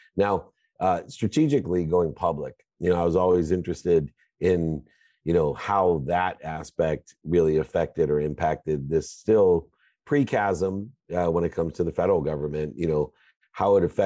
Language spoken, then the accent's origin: English; San Diego, California, United States; I grew up in San Diego.